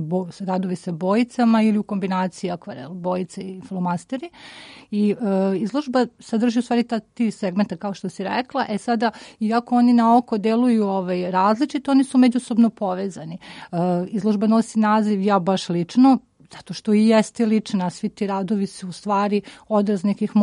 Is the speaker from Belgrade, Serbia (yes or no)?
yes; Belgrade, Serbia; Rođena sam u Beogradu, Beograd je moj grad